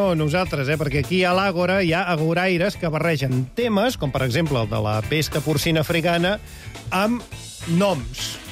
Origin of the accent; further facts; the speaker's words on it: Catalonia, Spain; Som humils, som molt catalans.